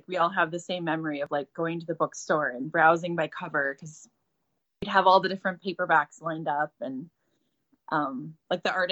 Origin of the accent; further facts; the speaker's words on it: Minnesota, United States; Minnesota. I'm from Minnesota.